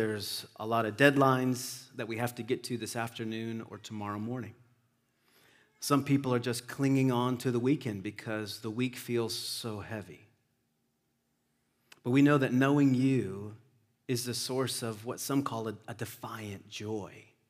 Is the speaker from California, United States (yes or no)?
no; North Carolina, United States; Now, this little town had somewhere around 3,000 people. 3,000 people. There's my hometown, right there.